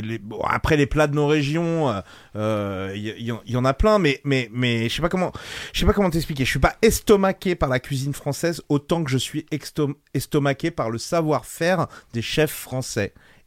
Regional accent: Auvergne-Rhône-Alpes, France; moi je suis auvergnat, il y a pas de problème. Je veux dire, mon père est auvergnat

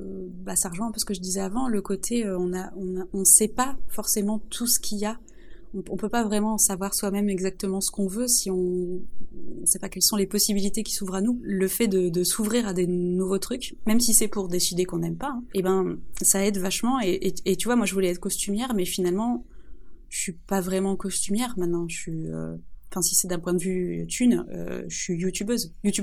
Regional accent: France; Oui, je suis française.

